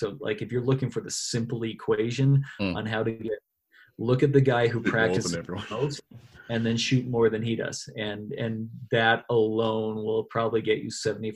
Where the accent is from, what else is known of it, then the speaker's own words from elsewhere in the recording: Calgary, Alberta, Canada; Well, that was my third time being in Australia, and it was amazing for me the first time that I came coming from Canada